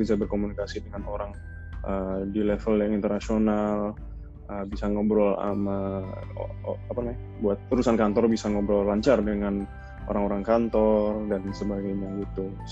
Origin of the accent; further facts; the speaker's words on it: Australia; Tapi dari kecil udah di Australia, terus SMA itu aku pertukaran belajar ke Amerika.